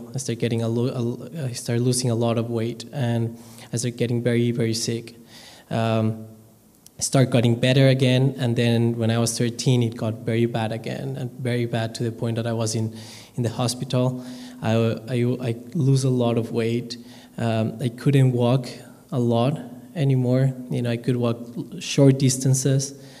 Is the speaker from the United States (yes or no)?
no; Mexico City, Mexico; English is a second language; I was born in a Christian home. I'm from Mexico City, the capital of Mexico.